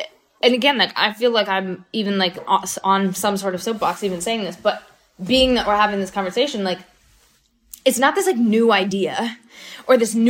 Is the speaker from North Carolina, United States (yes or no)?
yes; North Carolina, United States; I grew up in North Carolina. And so I was really nervous when the show was going to come out.